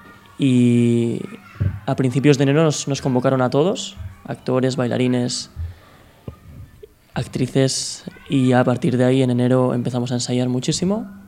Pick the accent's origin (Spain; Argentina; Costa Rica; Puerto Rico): Spain; Azkoitia, Basque Country; ahora tengo 29, empecé con 14 años, ahí en un pueblo en Azcoitia, yo vengo del País Vasco